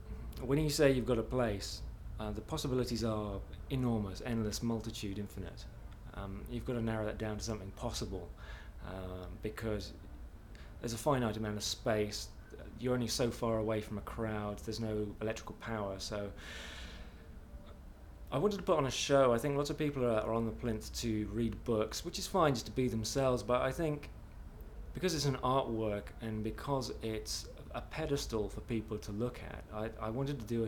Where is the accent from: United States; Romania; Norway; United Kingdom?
United Kingdom; Honiton, South West England; now in Bath, United Kingdom; I'm from a place called Honiton, which is near Exeter in Devon.